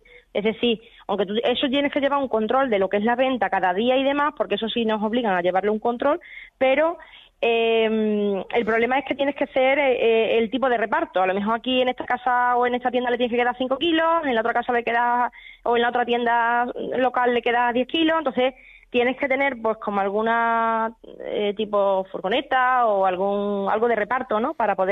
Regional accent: Montijo, Extremadura, Spain; Incluso yo soy aquí de Montijo y va el de la calzada, y entonces gente por aquí que no tienen fruta a mano, fruta cerca

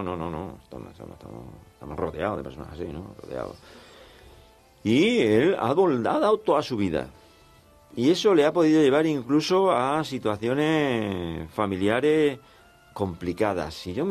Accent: San Roque, Andalusia, Spain; Y yo no vivo en San Roque. Me crié en San Roque, pero no lo vivo, no vivo allí.

